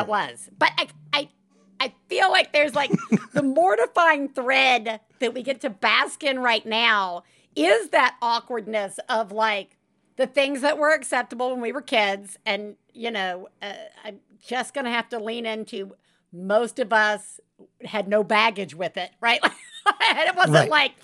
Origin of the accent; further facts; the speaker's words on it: Deep South, United States; growing up in the Deep South and the girl who came to my sister's Halloween party dressed as Eve